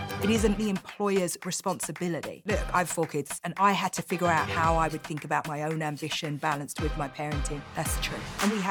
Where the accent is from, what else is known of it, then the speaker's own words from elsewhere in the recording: London, United Kingdom; I'm from East London. I like to make that distinction because I feel like such a Londoner. And I feel like that, you know, being from East London, coming from that place is so much a part of my character.